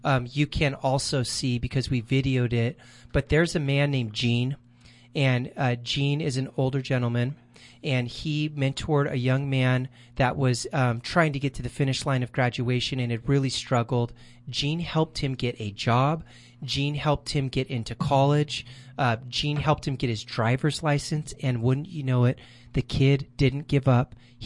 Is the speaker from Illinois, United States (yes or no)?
no; Bakersfield, California, United States; born there; we discovered that she was born in the same hospital that I was born in Bakersfield.